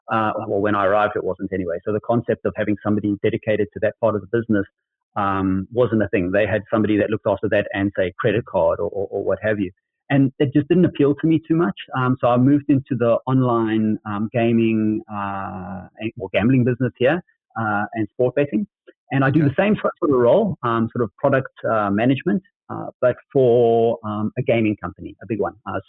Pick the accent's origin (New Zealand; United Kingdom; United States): New Zealand; born there; I was born in New Zealand